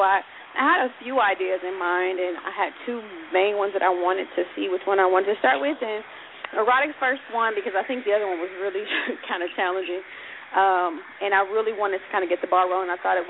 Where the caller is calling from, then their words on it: Houston, Texas, United States; 713 calling from Houston.